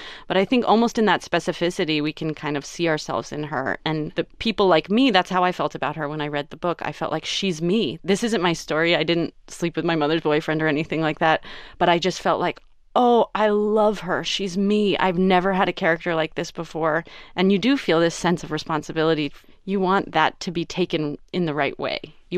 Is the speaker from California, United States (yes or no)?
yes; Berkeley, California, United States; also born or lived in Alameda; Well, I grew up in the Bay Area. I grew up in the East Bay, in Berkeley and Alameda